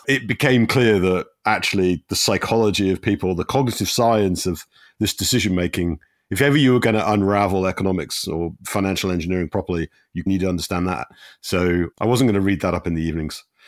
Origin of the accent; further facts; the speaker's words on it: North West England, United Kingdom; I come from Cheshire. My nearest team was Crewe Alexandra, which is not a bad team. But anyway, I did not grow up with football in my blood.